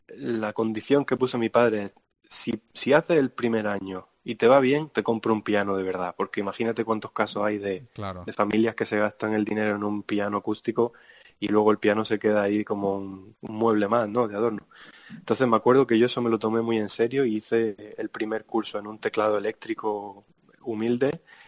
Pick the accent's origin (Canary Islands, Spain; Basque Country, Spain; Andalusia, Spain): Andalusia, Spain; Granada; Sí, soy granadino de primera generación, digamos, porque mi padre viajó mucho por el mundo, su familia y tal, y no sabría ni decirte de dónde es mi padre, tal vez granadino por los años que lleva allí.